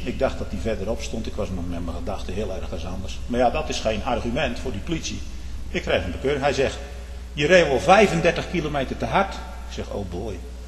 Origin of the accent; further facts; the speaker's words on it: Netherlands; accent: Dutch; Want hij hoorde aan mijn accent dat ik van Hollandse afkomst was.